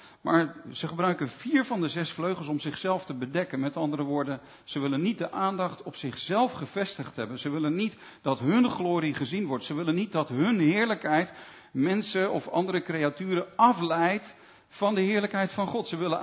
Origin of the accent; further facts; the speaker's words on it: Netherlands; Ik kom niet van de Veluwe. Ik kom uit het westen van het land.